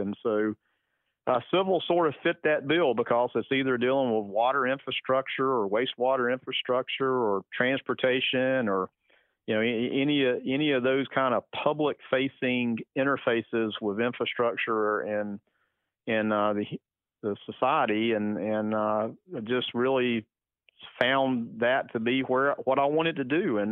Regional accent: Lavonia, Georgia, United States; I grew up in Livonia, Georgia, up I-85, right at the South Carolina border. And in fact, I grew up right off the last exit right when you leave Georgia

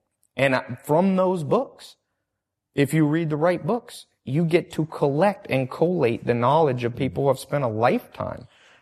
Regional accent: North Carolina, United States; also born or lived in Long Beach / San Diego; I grew up around all projects and stuff. I grew up in North Carolina, Long Beach, even San Diego where I was. So a lot of gang stuff.

